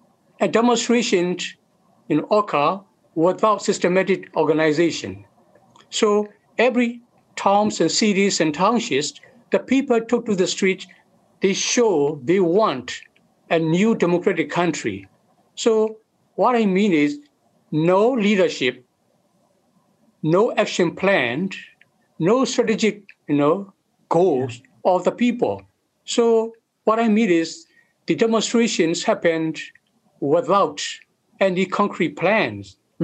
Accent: Kayin State, Myanmar; As I was born and raised in Karen State, where there was protracted civil war for many years since independence in 1948.

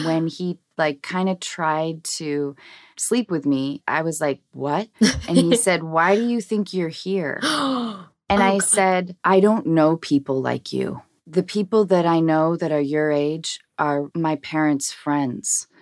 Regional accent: Seattle, Washington, United States; now in Los Angeles, United States; I grew up acting in Seattle, but like theater.

